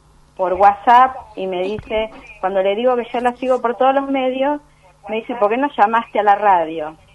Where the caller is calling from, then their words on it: Azul, Buenos Aires Province, Argentina; de Azul, doctor